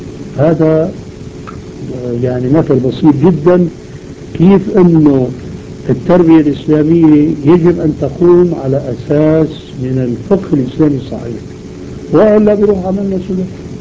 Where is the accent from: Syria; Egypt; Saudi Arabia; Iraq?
Syria; مثل ما بيقولوا الشوام عندنا في الشام